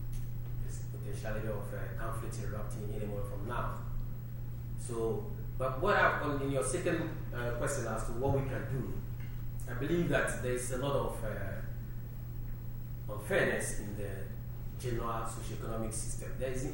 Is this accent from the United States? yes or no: no; Ghana; Because I'm from Ghana, that is probably an African country.